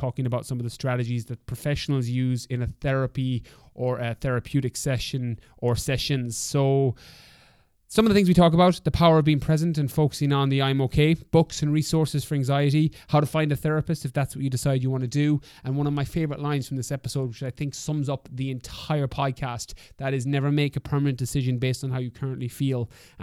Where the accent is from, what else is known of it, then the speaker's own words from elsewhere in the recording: Ireland; As Irish people, we don't tend to be the best to be like, I have a problem.